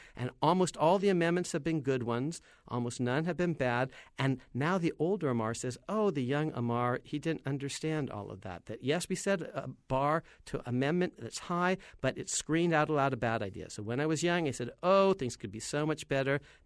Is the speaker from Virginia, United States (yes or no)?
no; California, United States; I'm from California. We had a lot of good amendments, but a lot of bad ones